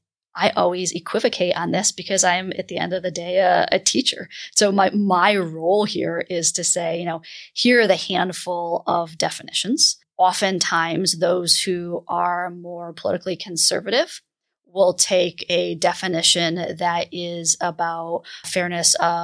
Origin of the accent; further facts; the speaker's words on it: United States; I'm from the United States, and in the US, this narrative is particularly prevalent